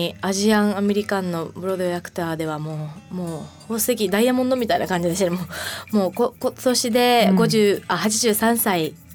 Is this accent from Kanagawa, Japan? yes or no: no; Naha, Okinawa, Japan; やっぱ自分もやっぱ沖縄県那覇市で生まれて育ってるので、